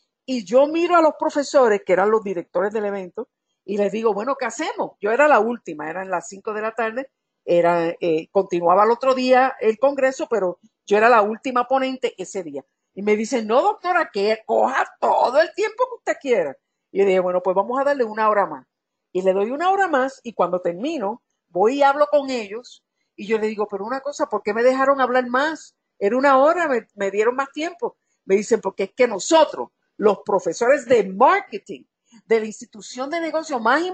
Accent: Puerto Rico; now in Cuenca, Ecuador; Yo soy de Puerto Rico y en Puerto Rico usamos la palabra huepa y yo la uso aquí. Yo vivo aquí con venezolanos en Cuenca Mi familia es venezolana ahora

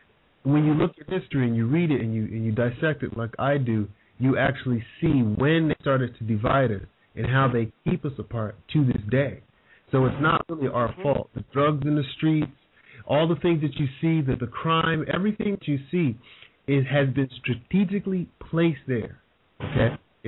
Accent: United States; But when they realize that I'm actually from America, they treat me differently, but it's still the same treatment at the end of the day, you know.

